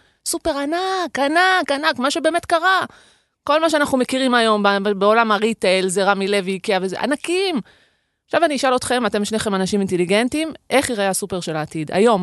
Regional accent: Kiryat Yam, Haifa District, Israel; אני בת 49, אבל כשאני הייתי ילדה, ואני באתי מהפרובינציה, גדלתי בקריית ים

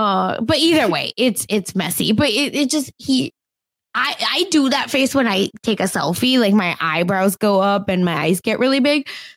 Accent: India; accent: Indian; My Indian accent has been so thick these past 2 weeks.

